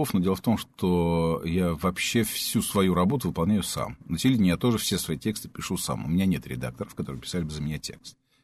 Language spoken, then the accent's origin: Russian; Moscow, Russia; я коренной москвич.